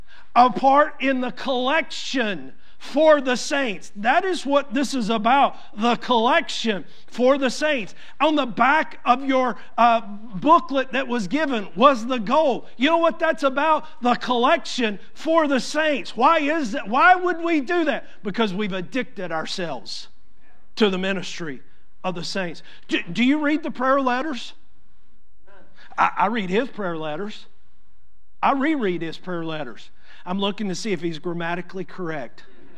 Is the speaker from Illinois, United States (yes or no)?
no; Georgia, United States; I'm from Georgia. I'm a little slow.